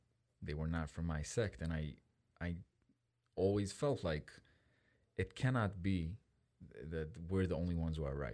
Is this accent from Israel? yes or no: yes; Jerusalem, Jerusalem District, Israel; I grew up in Jerusalem in a neighborhood called Har Nof, which is in the western part of the city. It's... mostly ultra-Orthodox